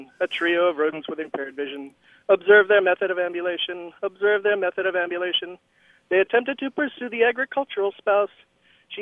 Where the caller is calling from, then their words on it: Dana Point, California, United States; I'm calling from Dana Point, just up the road from you folks.